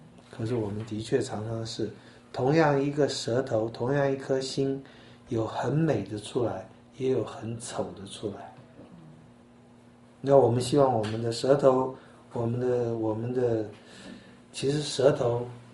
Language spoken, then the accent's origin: Chinese; China; 我们中国人有姓有名，最多有个号，我们中国人没有 middle name